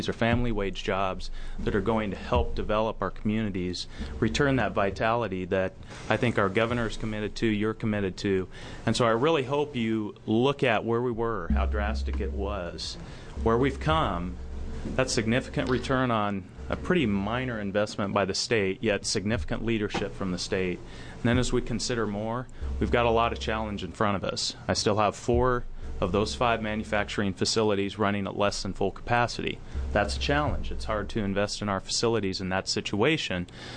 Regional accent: Oregon, United States; And I'm born and raised in Northeast Oregon. I connect with the rural small communities.

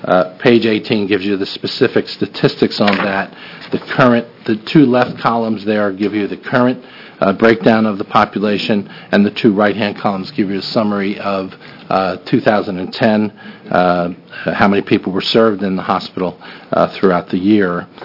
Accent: New Jersey, United States; I'm from New Jersey, so I can talk really fast, and, even with a slight accent.

